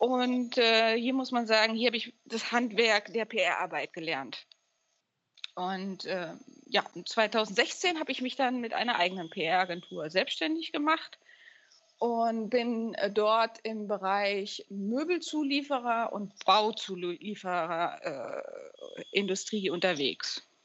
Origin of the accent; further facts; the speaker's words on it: Wernigerode, Saxony-Anhalt, Germany; born there; Ich komme gebürtig aus dem Harz, aus dem schönen Wernigerode, der bunten Stadt am Harz.